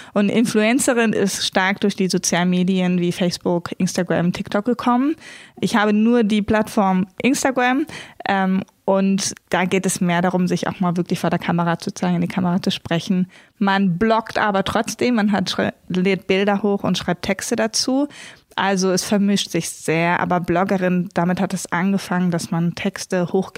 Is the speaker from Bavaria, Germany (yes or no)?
no; Hämelerwald, Lower Saxony, Germany; Wir wohnen in Abke, das ist östlich von Hannover. Ich bin aber im Nachbardorf in Hemlerwald groß geworden.